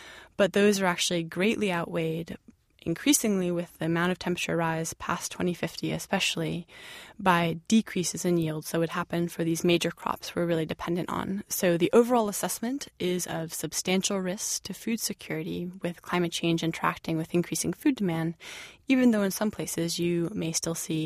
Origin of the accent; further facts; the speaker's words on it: United States; And I think being an American, many of us have parents or grandparents for whom that was the case.